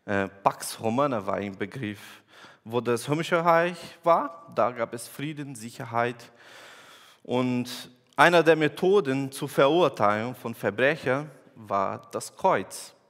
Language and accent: German; Brazil; German is a second language; Ich komme aus Brasilien. Brasilien ist ein schönes Land, aber es hat ein großes Problem mit Kriminalität.